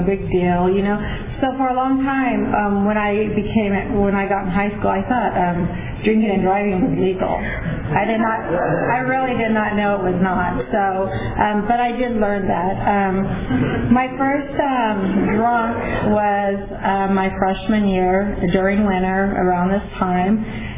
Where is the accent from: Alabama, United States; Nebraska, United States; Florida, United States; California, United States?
California, United States; Porterville; I was born and raised in Porterville.